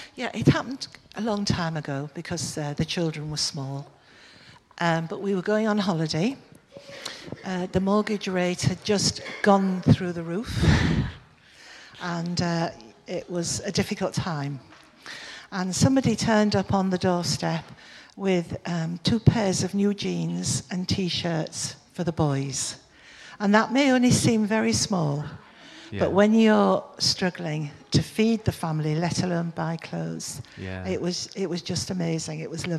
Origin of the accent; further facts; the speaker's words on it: United Kingdom; Well, I think because we're British, our initial feeling is embarrassment.